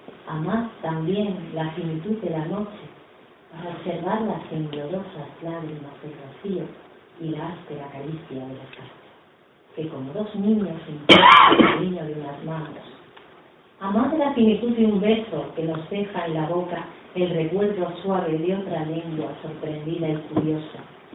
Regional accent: Ciudad Real, Castilla-La Mancha, Spain; vengo de Ciudad Real.

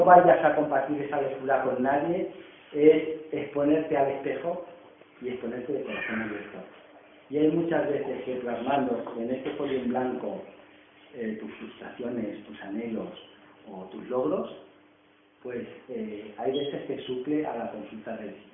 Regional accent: Aranjuez, Community of Madrid, Spain; also born or lived in Extremadura; Yo soy original de Extremadura, pero soy madrileño, y de un pueblo que yo siempre digo que es el mejor de toda España, que es Aranjuez

